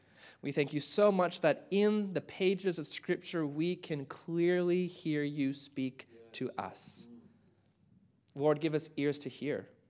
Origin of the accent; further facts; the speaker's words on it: Winnipeg, Manitoba, Canada; I'm from Winnipeg, Manitoba. It's not exactly the kind of place people brag about being from, okay?